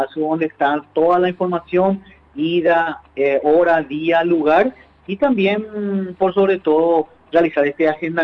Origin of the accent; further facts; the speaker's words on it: Paraguay; los que nos caracteriza como paraguayos, esta tan danza dulce que es nuestra danza paraguaya